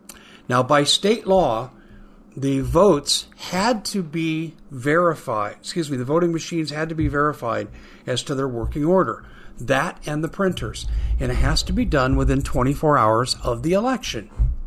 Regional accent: Arizona, United States; Let's come to my home state in Arizona, where I am highly, highly frustrated.

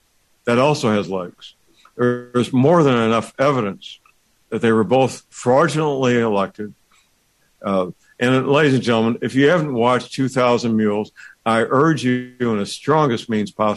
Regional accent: St. Louis, Missouri, United States; Now, not far from my hometown of St. Louis was the largest, at the time, the largest oil refinery on the planet, at Wood River, Illinois.

